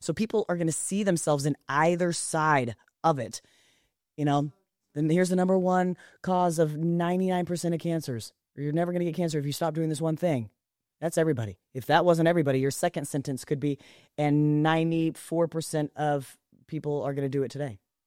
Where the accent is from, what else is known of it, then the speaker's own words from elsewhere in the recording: Oklahoma, United States; I'm from Oklahoma. I didn't have exposure, but I love learning from people who are different than me.